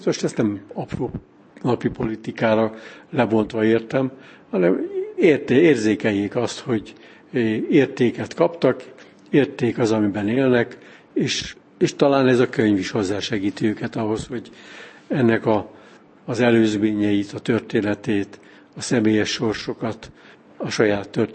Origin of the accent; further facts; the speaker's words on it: Budapest, Hungary; now in Csopak, Hungary; én is Budapestről kerültem Csopakra.